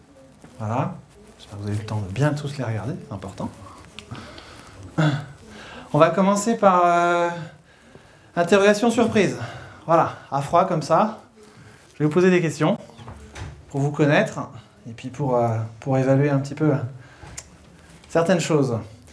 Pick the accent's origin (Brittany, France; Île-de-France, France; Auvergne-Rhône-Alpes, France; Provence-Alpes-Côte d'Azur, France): Brittany, France; Rennes; je viens de Rennes, si ça, au cas où ça ne se verrait pas. Donc je fais partie de la communauté Agile Rennes.